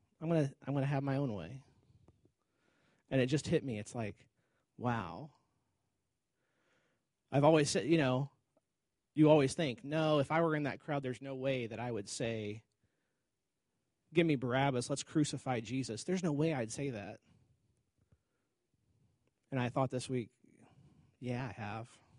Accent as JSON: {"language": "English", "town": "Houston", "region": "Texas", "country": "United States", "tie": "born or raised there", "lives_now": "Ohio, United States", "said": "You know, I found, after growing up in Houston, there's not seasons in Houston."}